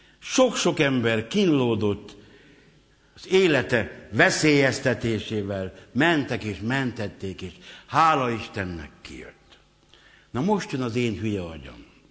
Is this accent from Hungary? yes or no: yes; Kőbánya, Budapest, Hungary; born there; hazamegyek Kőbányára, és letagadom, hogy ott születtem, hogy nem is jártam arra.